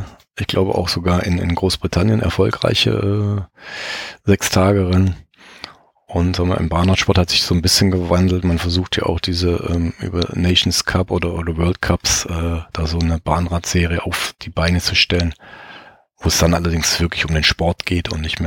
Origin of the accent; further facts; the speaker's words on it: Baden-Württemberg, Germany; ich komme ursprünglich aus Baden-Württemberg